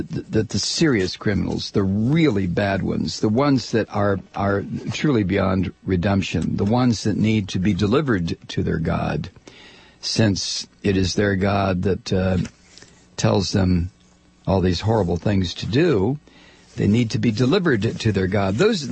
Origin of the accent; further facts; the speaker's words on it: United States; The shame that I feel as an American, I never felt that as maybe I should have.